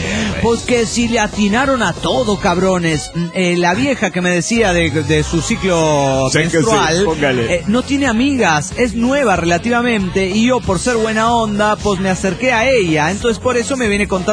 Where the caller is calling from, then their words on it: Mexico City, Mexico; del DF México.